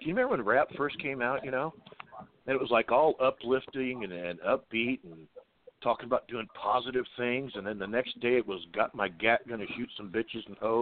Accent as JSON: {"language": "English", "country": "United States", "said": "But I'm an American, and we have this thing called religious freedom, you know."}